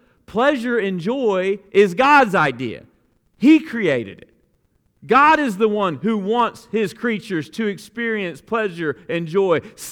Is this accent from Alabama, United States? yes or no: yes; Alabama, United States; You know, I talk to you often about growing up in Alabama and what that was like